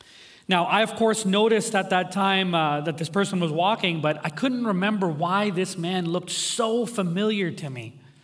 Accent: New Delhi, Delhi, India; born there; And I was born in New Delhi, India, and so my parents and I, we had taken a trip back there to see some family.

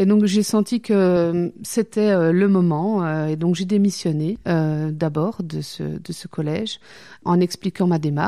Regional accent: Belgium; j'ai 37 ans, je suis belge, je viens de Belgique, je parle français, un peu néerlandais et un peu anglais, et j'habite à Bruxelles.

